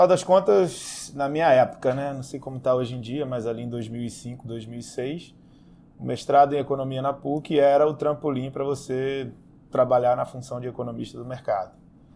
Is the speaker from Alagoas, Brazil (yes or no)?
yes; Maceió, Alagoas, Brazil; Bom, eu fui criado em Maceió, né, Nordeste, um pouco longe dos grandes centros.